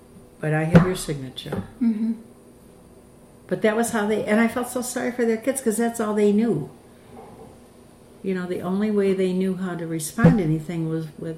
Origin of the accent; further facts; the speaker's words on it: Chicago, Illinois, United States; I mean, I was raised in Chicago.